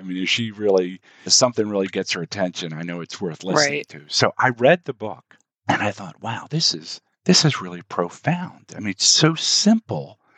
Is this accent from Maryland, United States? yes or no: yes; Baltimore, Maryland, United States; now in Ellicott City, United States; I was born and raised in the Baltimore area, and I now live in Ellicott City, Maryland